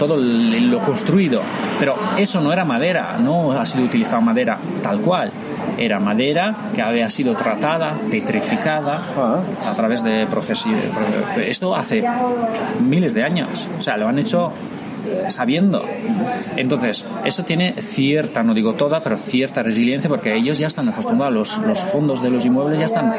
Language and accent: Spanish; Italy; Tú conoces Venecia, yo soy italiano y he estado en Venecia varias veces con el agua en la plaza.